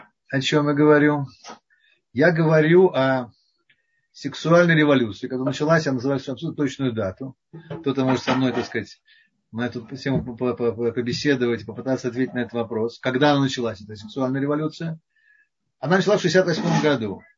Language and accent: Russian; Moscow, Russia; Я москвич, мне проще. Московский сленг.